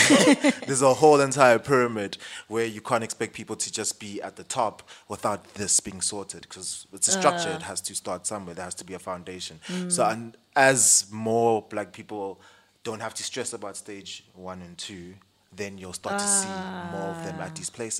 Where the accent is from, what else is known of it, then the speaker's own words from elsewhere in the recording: Johannesburg, Gauteng, South Africa; I grew up in Joburg.